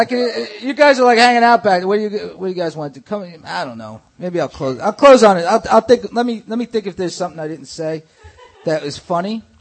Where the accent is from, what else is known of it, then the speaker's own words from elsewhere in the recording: Staten Island, New York, United States; I grew up on Staten Island. I learned at an early age to be ashamed.